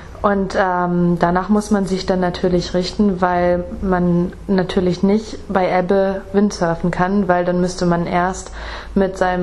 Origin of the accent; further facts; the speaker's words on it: Northern Germany, Germany; Ich komme nämlich aus dem Norden Deutschlands und dort gibt es einmal im Osten die Ostsee und im Norden die Nordsee.